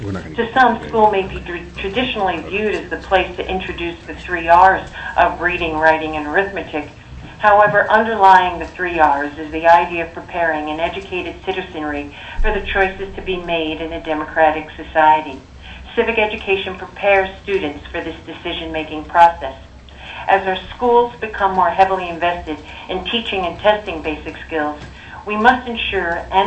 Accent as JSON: {"language": "English", "town": "Fairbanks", "region": "Alaska", "country": "United States", "said": "I'm from Fairbanks, Alaska."}